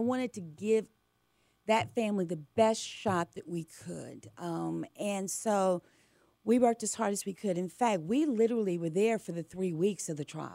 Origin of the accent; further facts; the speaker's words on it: Atlanta, Georgia, United States; I was born and raised in Atlanta. Yeah. Atlanta is home for me.